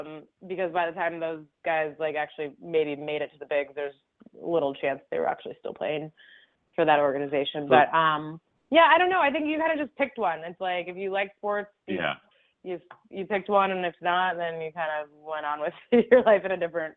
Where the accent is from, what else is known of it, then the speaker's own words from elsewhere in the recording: Great Falls, Montana, United States; my first job out of college was actually in my hometown in Great Falls, Montana.